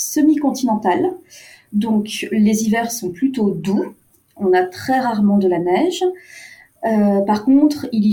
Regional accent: Lyon, Auvergne-Rhône-Alpes, France; Moi je suis originaire, j'ai grandi à Lyon

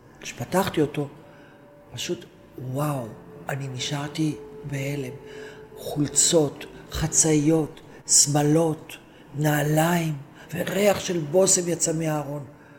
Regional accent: Tel Aviv, Tel Aviv District, Israel; also born or lived in Hulata; אני בת 70 פלוס. אני בעצם נולדתי בצפון הארץ בקיבוץ, קיבוץ חולתה. כן, ובגיל מאוד צעיר, בערך בגיל 5, משהו כזה, עברנו לשיקון עובדים רמת אביב בעבר לירקון. ובשנות ה-60 נאלצתי לעזוב את העיר שמאוד אהבתי.

